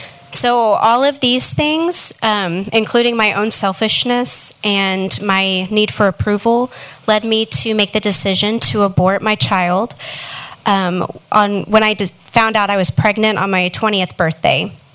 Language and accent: English; Fort Worth, Texas, United States; I'm from Fort Worth. I grew up with divorced parents.